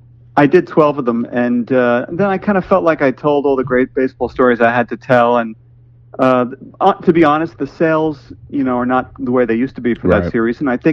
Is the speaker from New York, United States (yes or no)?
yes; New York City, New York, United States; born there; I was born in New York City, yes.